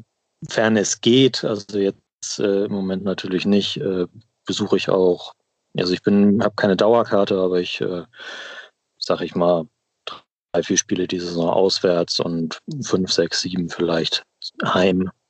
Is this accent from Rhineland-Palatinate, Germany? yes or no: no; Henstedt-Ulzburg, Schleswig-Holstein, Germany; moved away as an adult; also born or lived in Hamburg; now in Kiel, Germany; Ich bin 2010 zum Studium nach Kiel gezogen, also ich komme ursprünglich, bin in Hamburg geboren auch, groß geworden in Henstedt-Ulzburg, das kennt vielleicht der ein oder die andere auch im Norden.